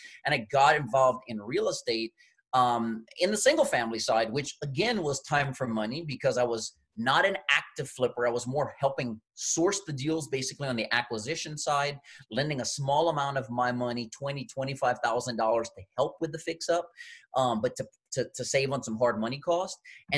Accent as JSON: {"language": "English", "region": "Louisiana", "country": "United States", "said": "Where I'm from the Gulf, so I'm from the Gulf Coast of southeastern Louisiana."}